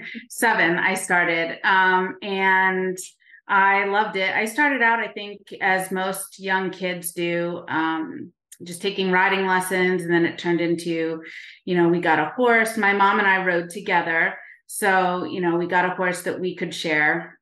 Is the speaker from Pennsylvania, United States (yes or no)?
yes; Nazareth, Pennsylvania, United States; So I'm from Nazareth, Pennsylvania, born and raised, went away to college, came back, been here ever since.